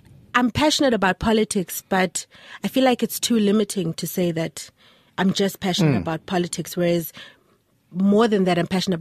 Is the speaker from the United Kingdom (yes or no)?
no; South Africa; also born or lived in Windhoek, Namibia; In South Africa, and then we lived in Windhoek for a bit, and then we came back when political prisoners were kind of freed. But at first, I kind of couldn't speak English